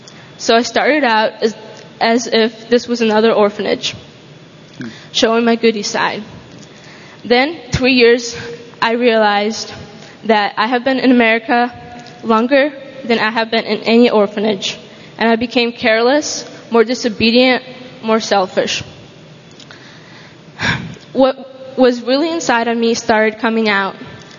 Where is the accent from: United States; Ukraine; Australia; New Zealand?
Ukraine; I'm 15 years old. I was born in Ukraine, and most of my upbringing was there.